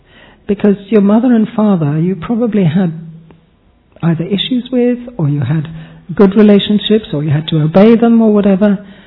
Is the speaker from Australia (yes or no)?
no; London, United Kingdom; And I was brought up with Daddy in London, of course, so I'm very, very, very, very fortunate.